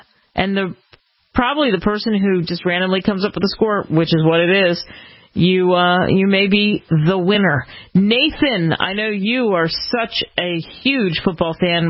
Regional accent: Philadelphia, Pennsylvania, United States; my whole deal, growing up in Philly, watching the Eagles

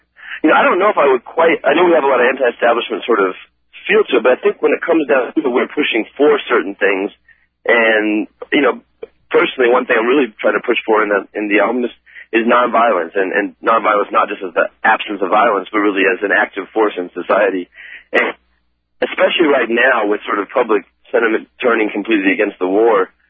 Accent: Denver, Colorado, United States; also born or lived in Dallas, Texas / Nacogdoches / Rhode Island; I was born in Dallas, Texas, and lived in Nacogdoches for a brief stint, and then came up here to Denver, Colorado, lived here the rest of my life, except for about 7 years in Rhode Island. And so I'm from Denver, basically.

